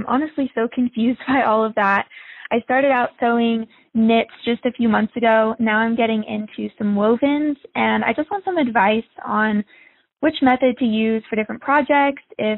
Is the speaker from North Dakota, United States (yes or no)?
no; Colorado Springs, Colorado, United States; I'm from Colorado Springs.